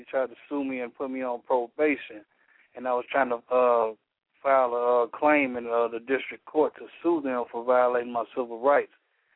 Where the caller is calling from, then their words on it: St. Louis, Missouri, United States; I'm calling from St. Louis, Missouri.